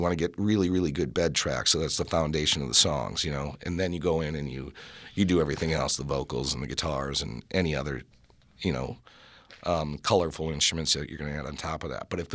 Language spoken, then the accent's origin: English; Oconomowoc, Wisconsin, United States; And I've got the longest name in the world, and I'm from Oconomowoc, Wisconsin.